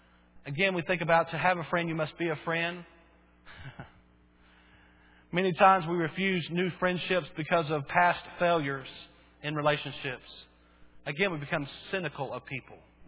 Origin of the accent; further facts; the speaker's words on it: Bowie, Maryland, United States; I remember as a kid where we grew up there in Bowie